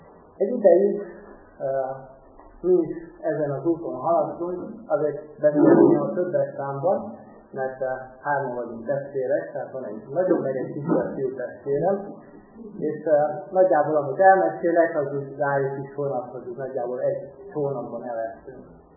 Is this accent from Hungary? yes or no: no; Transylvania, Romania; De aztán elkerültünk a Kolozsvárra, ugye Erdély származású vagyok, és ott jártam a gimnáziumban, majd később az egyetemre is.